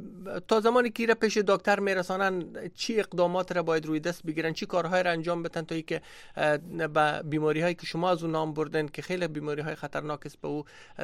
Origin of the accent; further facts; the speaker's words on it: Afghanistan; در اونجا زندگی کردیم، در اونجا بزرگ شدیم و درس خواندیم.